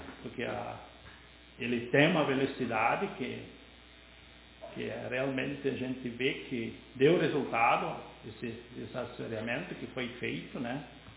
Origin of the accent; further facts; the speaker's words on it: France; e eu sou francês